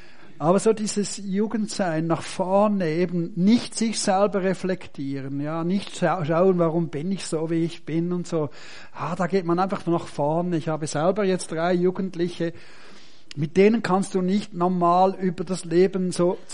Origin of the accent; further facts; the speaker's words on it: St. Gallen, Switzerland; Ich bin also aufgewachsen im St. Galler Rheintal.